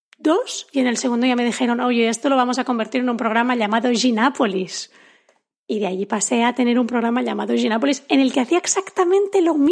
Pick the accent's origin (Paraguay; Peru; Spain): Spain; Barcelona, Catalonia; A ver, también te digo, crecí en Barcelona en los 90.